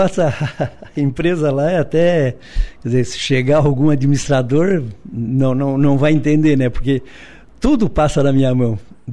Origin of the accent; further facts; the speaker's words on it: Tubarão, Santa Catarina, Brazil; Eu sou natural de Tubarão.